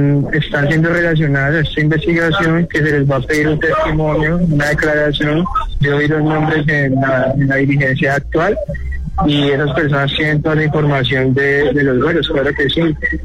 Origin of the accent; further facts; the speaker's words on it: Colombia; como ciudadano colombiano, padre y madre colombiana